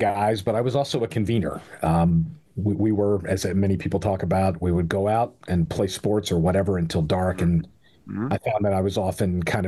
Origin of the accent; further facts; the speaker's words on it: Philadelphia, Pennsylvania, United States; I am from the Mount Airy section of Philadelphia, Northwest Philadelphia, and I'm an only child.